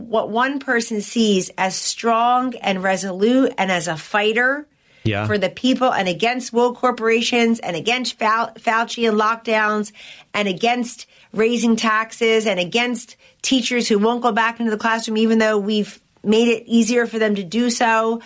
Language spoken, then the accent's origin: English; New Jersey, United States; I grew up in New Jersey.